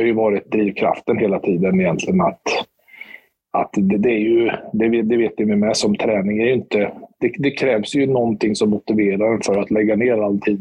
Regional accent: Motala, Östergötland, Sweden; Nej, jag är uppväxt i Motala.

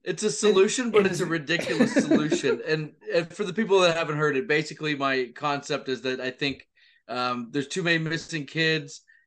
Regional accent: Ontario, Canada; also born or lived in Toronto; I'm from Canada, right? So I'm from I was born in Toronto, but I grew up north of Toronto. So 2 hours north.

